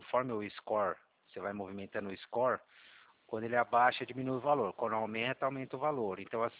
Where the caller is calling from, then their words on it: São Paulo, Brazil; Eu, na verdade, estou falando de São Paulo, né?